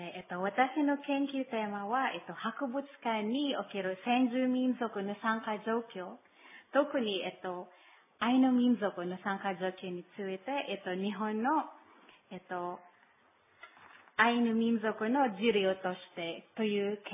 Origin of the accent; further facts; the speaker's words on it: Sorsogon, Bicol Region, Philippines; Japanese is a second language; 元々私のふるさとは、マニラの南ところにある町です。